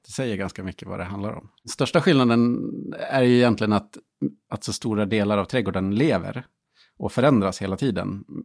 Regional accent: Falun, Dalarna County, Sweden; Jag är uppvuxen i Falun. Som bergsmansbygd

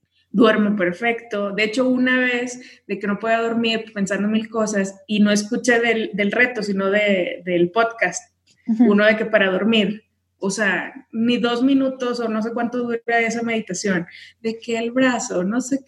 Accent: Tamaulipas, Mexico; now in Mexico City, Mexico; vivo en Ciudad de México, pero soy de Tamaulipas, tengo ya 7 años viviendo acá, y bueno, sí es un cambio de ciudad y de todo, ¿no? Del norte a la Ciudad de México.

